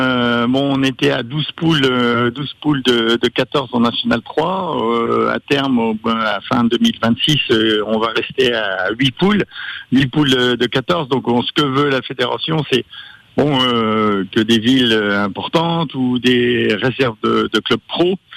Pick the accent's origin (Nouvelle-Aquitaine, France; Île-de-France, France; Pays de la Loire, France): Pays de la Loire, France; La Châtaigneraie; born there; Moi je suis né à la Châtaigneraie, j'ai joué au foot à la Châtaigneraie. J'ai une entreprise aussi à la Châtaigneraie.